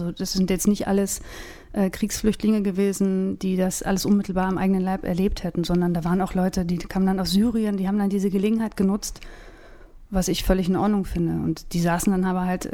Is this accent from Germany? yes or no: yes; Berlin, Germany; Ja, ich war 3, da sind wir aus Rudow dann da hingezogen.